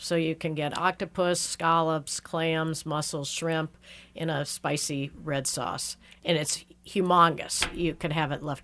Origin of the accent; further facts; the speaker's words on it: St. Louis, Missouri, United States; Well, I'm from St. Louis, so I'd have to disagree with that.